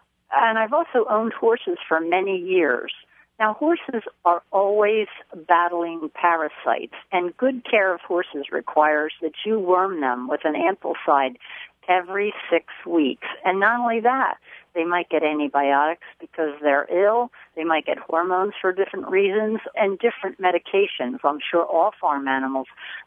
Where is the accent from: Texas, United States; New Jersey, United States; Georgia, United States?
New Jersey, United States; Claremont; I am from Claremont, New Jersey, which is Cape May County, the wonderful Cape May County in southern New Jersey.